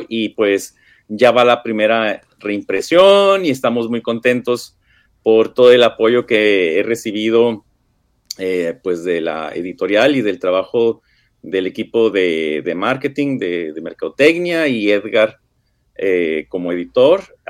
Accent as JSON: {"language": "Spanish", "town": "Ciudad Juárez", "region": "Chihuahua", "country": "Mexico", "tie": "born there", "lives_now": "Xalapa, Mexico", "said": "nací en Ciudad Juárez allá en 1974. Tengo 47 años, vivo desde hace 12 años en el sur de México, en Jalapa, Veracruz"}